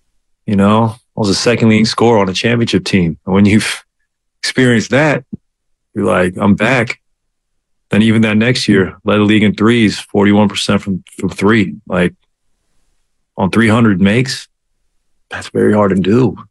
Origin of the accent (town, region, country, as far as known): California, United States; born or raised there